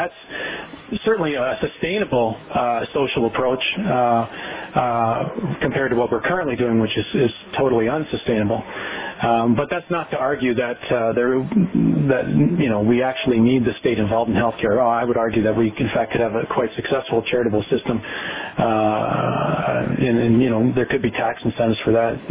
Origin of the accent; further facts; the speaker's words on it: Windsor, Ontario, Canada; one of which was started in Windsor, Ontario, which is my hometown.